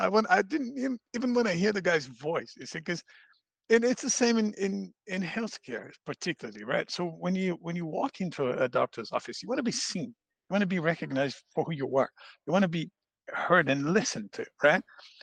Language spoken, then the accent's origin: English; Brazil; English is a second language; I'm Brazilian, by the way, when they asked me, where are you from? I said, well, I'm Brazilian.